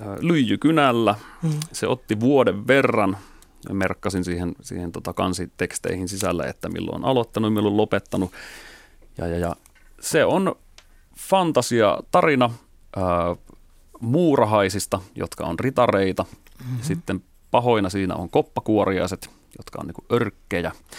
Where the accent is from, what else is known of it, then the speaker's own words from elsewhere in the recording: Lemi, South Karelia, Finland; kasvoin Lemillä tuolla Etelä-Karjalassa ja, hyvin tämmöisessä vilkkaassa ympäristössä, missä oli, me on vuonna 80 syntynyt, meitä oli silloin tosi paljon samaikäisiä